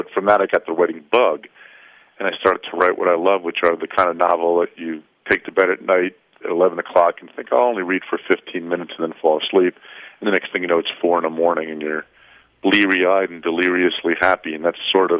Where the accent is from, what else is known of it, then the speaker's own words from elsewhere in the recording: New Jersey, United States; I compare it also traveling from my home state of New Jersey across the country to L.A.